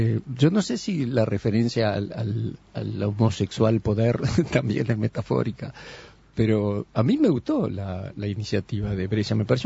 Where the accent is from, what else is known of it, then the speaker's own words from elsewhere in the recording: Montevideo, Uruguay; nosotros nos preocupan como ciudadanos montevideanos.